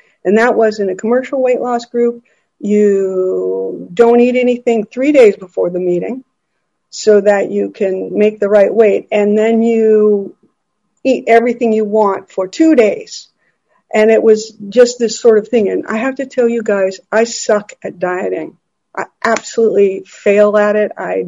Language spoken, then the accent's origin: English; Montana, United States; I grew up in Montana. I never felt like I belonged.